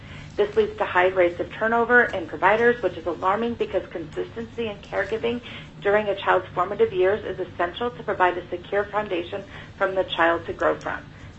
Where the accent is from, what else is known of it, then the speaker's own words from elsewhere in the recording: Anchorage, Alaska, United States; I'm from Anchorage, and I'm here representing myself.